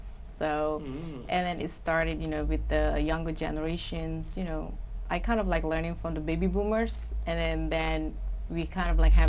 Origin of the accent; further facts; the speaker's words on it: Indonesia; English is a second language; now in United States; Like I'm from Indonesia, and how to mix them together.